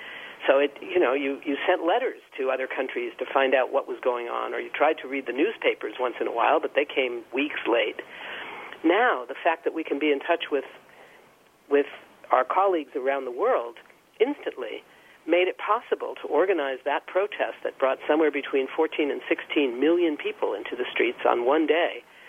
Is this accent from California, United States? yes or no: yes; Los Angeles, California, United States; When I was growing up in the Jewish community in L.A., that's what there was.